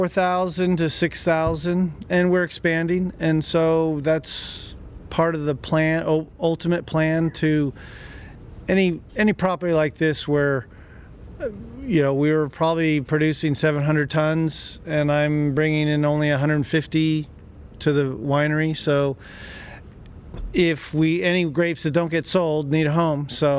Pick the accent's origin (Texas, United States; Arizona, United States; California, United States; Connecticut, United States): California, United States; As much as I liked it, my experience there, I'm from the Bay Area, so I need to get back.